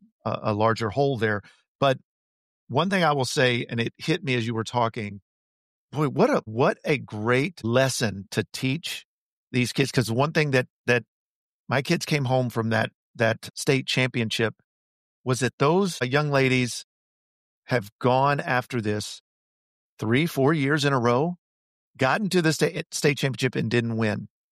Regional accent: Tennessee, United States; I mean, we're from Middle Tennessee. We've luckily come back home, but we've been in a lot of places.

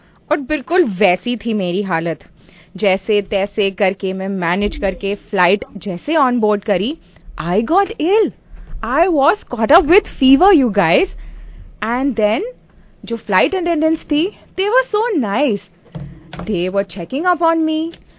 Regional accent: India; moved away as an adult; now in Canada; कुछ डेढ़ साल हो चुका है और मैं इंडिया से आई

